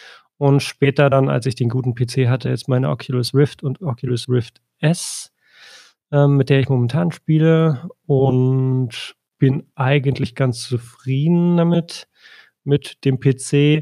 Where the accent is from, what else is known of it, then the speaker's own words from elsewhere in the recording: East Germany, Germany; ich bin im Osten aufgewachsen und wir waren noch relativ DDR. Ich nach meiner Geburt, auch wenn die DDR, als ich 2 war, nicht mehr existierte, es hört ja nicht sofort auf.